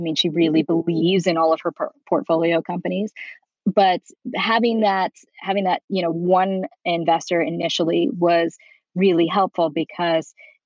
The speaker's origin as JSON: {"language": "English", "region": "New York", "country": "United States", "lives_now": "Beverly Hills, United States", "said": "I'm not. I'm originally from New York."}